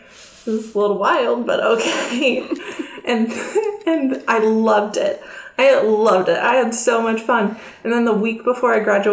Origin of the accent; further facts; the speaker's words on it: California, United States; I grew up in California by San Francisco.